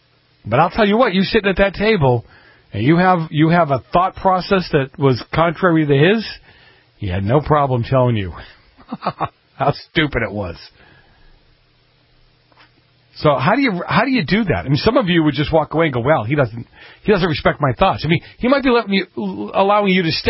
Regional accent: Boston, Massachusetts, United States; See, we grew up in Dorchester, too, and some of those guys are my age.

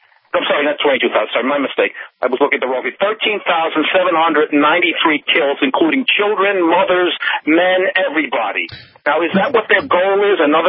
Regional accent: Connecticut, United States; I am from Connecticut, and growing up in Connecticut, Newtown was always the byword for being crazy

